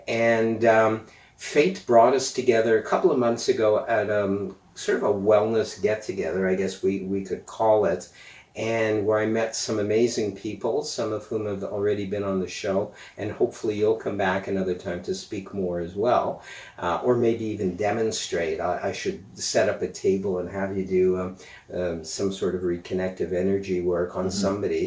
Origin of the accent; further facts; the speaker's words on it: Montreal, Quebec, Canada; because I'm from Montreal